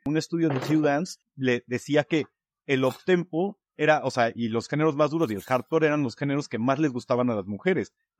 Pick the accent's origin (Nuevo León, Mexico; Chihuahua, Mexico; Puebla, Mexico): Puebla, Mexico; O sea, por ejemplo, yo soy de Puebla y sé que en Puebla no hay nada.